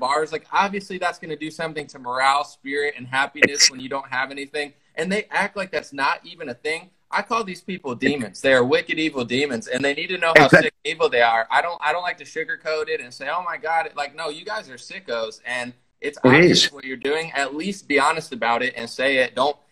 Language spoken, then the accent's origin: English; United States; Sorry, I'm American.